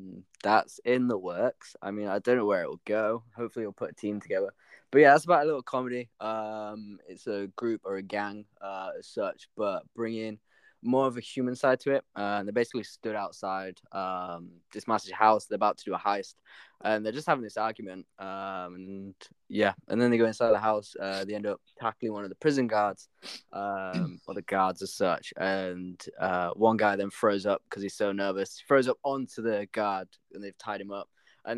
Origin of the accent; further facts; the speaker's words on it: Yorkshire and the Humber, United Kingdom; I'm very in, because being from Yorkshire, I'm very proud of like representing my accent.